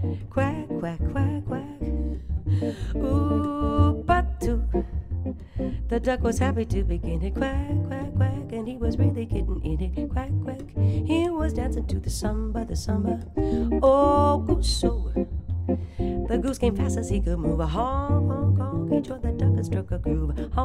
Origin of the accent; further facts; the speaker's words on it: Kansas City, Missouri, United States; also born or lived in Great Bend, Kansas; I was born in Great Bend, but we stayed there for about 6 months, moved to Kansas City.